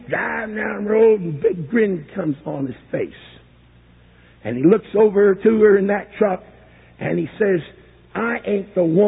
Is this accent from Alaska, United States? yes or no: no; Maine, United States; And then about that same time, forgive me, I'm from Maine.